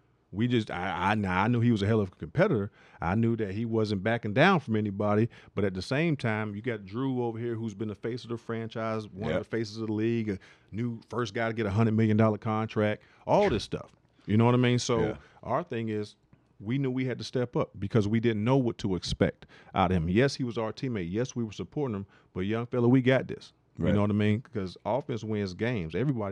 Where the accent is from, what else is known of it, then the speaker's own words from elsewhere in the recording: Pittsburgh, Pennsylvania, United States; I'm from Pittsburgh.